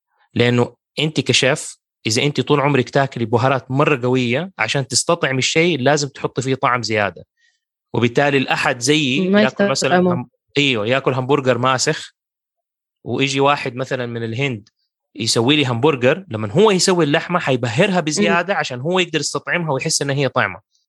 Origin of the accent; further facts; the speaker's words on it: Mecca, Makkah Province, Saudi Arabia; إحنا أنا من مكة وما أكل فلفل